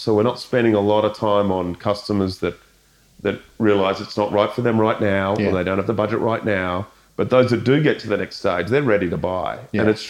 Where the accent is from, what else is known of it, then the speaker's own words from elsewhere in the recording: Australia; They remember you as the Australian guy.